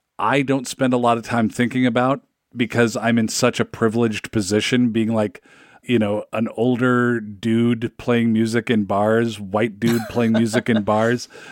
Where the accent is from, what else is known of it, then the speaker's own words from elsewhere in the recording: Seattle, Washington, United States; I knew that we had some friends in common back in Seattle. I'm from Seattle.